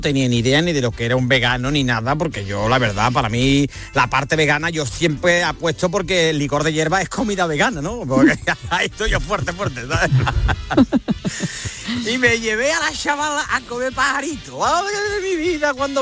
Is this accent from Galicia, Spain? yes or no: no; Seville, Andalusia, Spain; si soy de Sevilla este